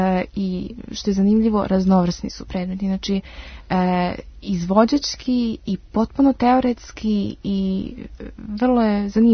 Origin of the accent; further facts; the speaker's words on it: Vienna, Austria; born there; rođena u Beču, tako da sam polu Srpkinja, polu Austrijanka.